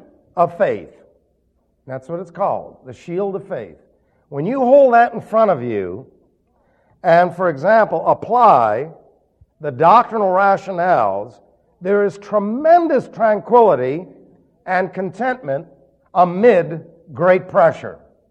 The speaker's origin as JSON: {"language": "English", "region": "New York", "country": "United States", "said": "the fact that the lawyer's from New York and I'm from New York and I can understand what he's doing helps you on"}